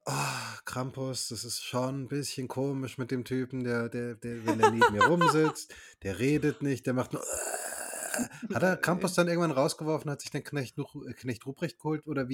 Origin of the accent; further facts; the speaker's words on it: Baden-Württemberg, Germany; Weil ich bin ja im Südschwarzwald aufgewachsen. Also wirklich sehr, sehr weit unten.